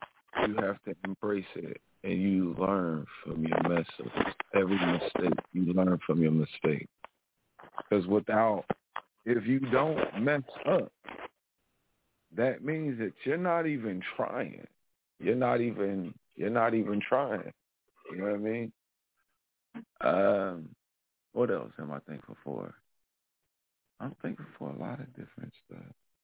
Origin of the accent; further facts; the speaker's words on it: Philadelphia, Pennsylvania, United States; I'm thankful for Philadelphia. I'm thankful for my hometown. I'm thankful for my mom, my dad.